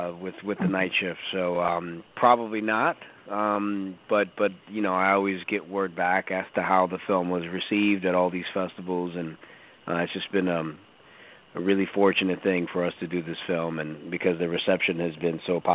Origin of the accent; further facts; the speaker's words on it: Chicago, Illinois, United States; And trust me, I'm from Chicago, and these cousins do not hold back.